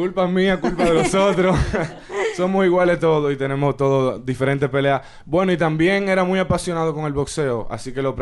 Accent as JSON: {"language": "Spanish", "country": "Dominican Republic", "tie": "born or raised there", "also_born_or_lived": "New York, United States", "moved": "yes", "said": "Pues solamente tengo 7 meses en este país. Nací en Estados Unidos, en Nueva York. Mis primeros 3 años viví allá. Luego me fui a República Dominicana y allá viví mi vida completa."}